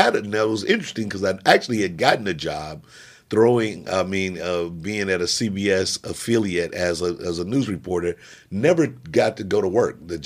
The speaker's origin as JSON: {"language": "English", "town": "Jefferson City", "region": "Missouri", "country": "United States", "tie": "born there", "said": "I was born in Jefferson City, Missouri. That's the capital of Missouri, the state capital."}